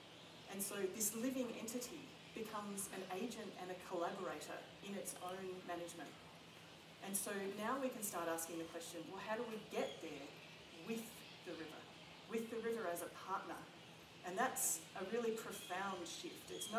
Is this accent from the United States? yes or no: no; Melbourne, Victoria, Australia; I come from Melbourne.